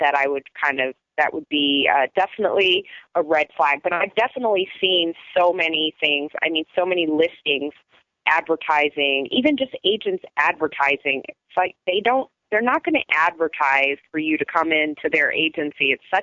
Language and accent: English; Chicago, Illinois, United States; Luckily, I came from Chicago, so I already kind of had a clue when I got here